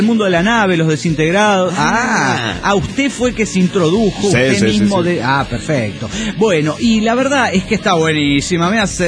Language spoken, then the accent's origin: Spanish; Guerrero, Mexico; a regresar a mi tierra, Guerrero.